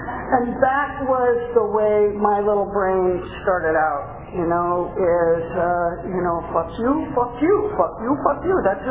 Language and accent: English; San Mateo, California, United States; born there; I was born in San Mateo, California, which is over a little south of San Francisco